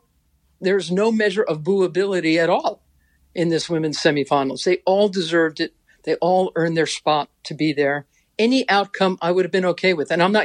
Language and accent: English; Queens, New York, United States; I've loved being in Queens these last few weeks. I'm a chick from Queens.